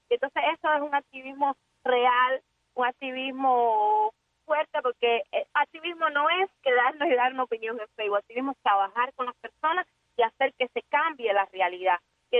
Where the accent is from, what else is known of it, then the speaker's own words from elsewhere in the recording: Cuba; somos todos los cubanos que de verdad queremos una Cuba donde todos quepamos